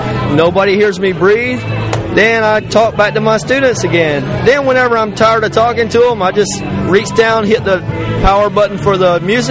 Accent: Florida, United States; I mean, I'm from Florida. Rich, I'm a native

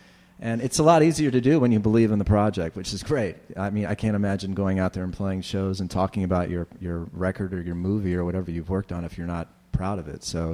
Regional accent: Ohio, United States; most of my family I'm from Ohio, from the East Coast.

